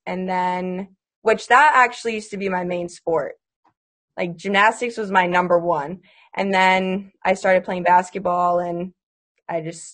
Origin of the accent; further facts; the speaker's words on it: Wilton, United States; In my district, there's a lot of different towns. So a lot of people did it by towns. So I'm from Wilton. So we called it the Wilton crew.